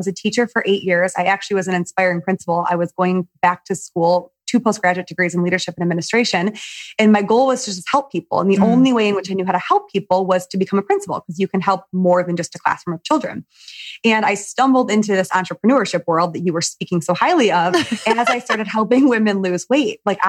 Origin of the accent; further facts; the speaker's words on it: Michigan, United States; you and I have something in common where we're from Michigan and in the Midwest